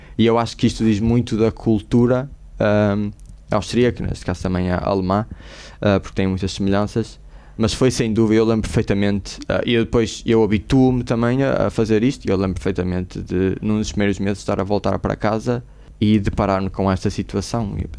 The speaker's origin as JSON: {"language": "Portuguese", "country": "Portugal", "said": "eu sou uma pessoa que vim de Portugal"}